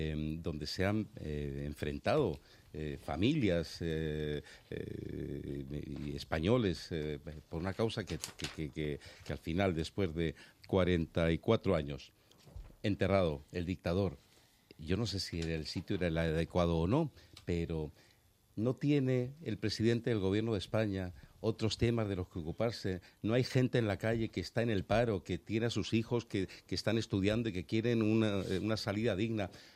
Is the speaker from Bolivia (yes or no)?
no; Chile; now in Spain; Por mis padres emigraron a Chile cuando se casaron y yo soy de nacimiento, soy chileno, mis hermanos también, vamos, chileno, soy español, nacido en Chile.